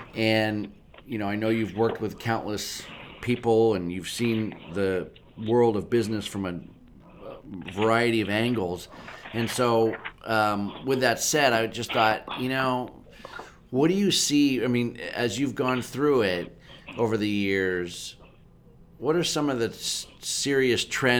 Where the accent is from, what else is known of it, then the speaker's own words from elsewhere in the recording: Pennsylvania, United States; I grew up in Pennsylvania, so I thought, well, that's ridiculous.